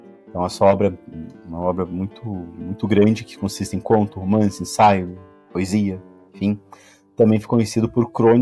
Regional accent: Rio Grande do Sul, Brazil; porque eu sou gaúcho, para quem não sabe

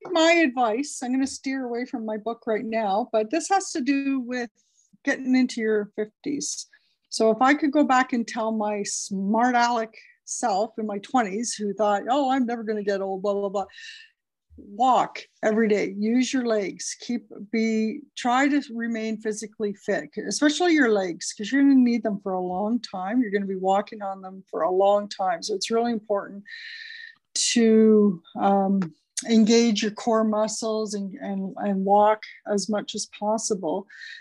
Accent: Canada; I'm Canadian

